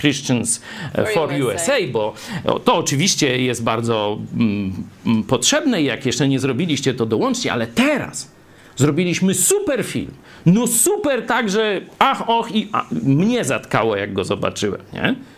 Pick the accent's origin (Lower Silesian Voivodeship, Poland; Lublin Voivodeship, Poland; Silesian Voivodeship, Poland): Lublin Voivodeship, Poland; Lublin; znamy te klimaty mniej więcej, też jesteśmy z Lublina